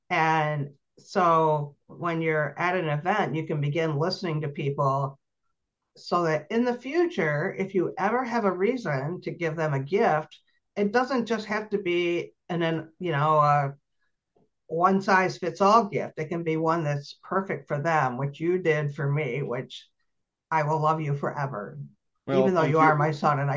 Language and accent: English; Lindenville, New York, United States; all my memories of growing up in Lindenville, New York, which is a town that's 1 mile square